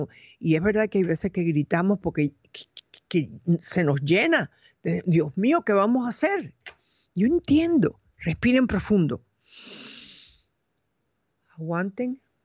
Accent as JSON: {"language": "Spanish", "country": "Cuba", "moved": "yes", "said": "Yo vine de Cuba hace muchos años, creo que fueron hace 60 años."}